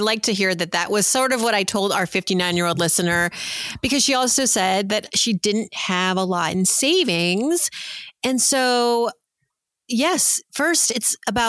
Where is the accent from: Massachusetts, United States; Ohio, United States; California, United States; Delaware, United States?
Massachusetts, United States; Worcester; mentioned you're living in Worcester now, which, by the way, is where I was born. I didn't have a choice growing up in Worcester.